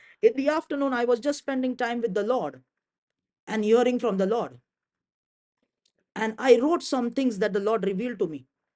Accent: India; I am from India.

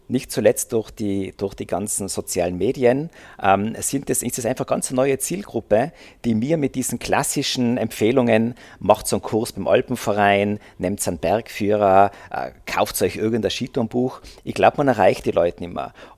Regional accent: Tyrol, Austria; das ist wie bei uns in Tirol auf der Interlautobahn

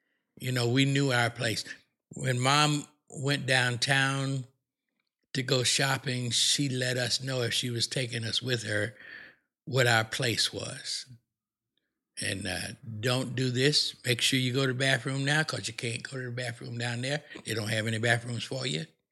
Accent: St. Petersburg, Florida, United States; You know, I grew up in St. Petersburg, but we were restricted to a certain neighborhood.

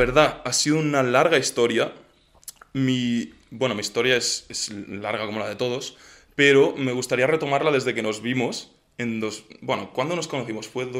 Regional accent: Lleida, Catalonia, Spain; accent: Lleida; Y encima yo que tengo como mi acento de Lleida, de por ahí el campo, pero...

